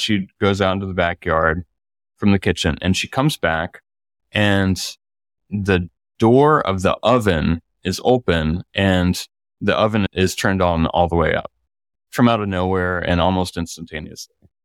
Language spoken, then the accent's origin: English; Mishawaka, Indiana, United States; we moved from Fort Wayne to Mishawaka, this town in northern Indiana near South Bend. And we lived in an old house. It was a big house. It was larger than the home that we were in Fort Wayne.